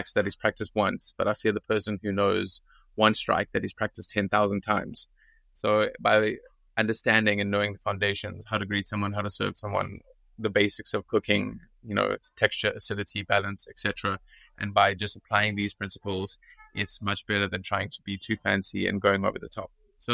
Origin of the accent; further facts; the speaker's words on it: South Africa; moved away as an adult; now in Switzerland; So around the age of 20, 21. I got the opportunity to sort of leave my home country, South Africa, and embark on a culinary journey in Switzerland.